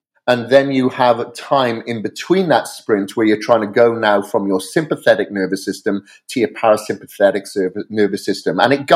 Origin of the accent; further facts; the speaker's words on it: Wales, United Kingdom; now in Boise, United States; I'm from Wales originally, and I'm here in Boise, Idaho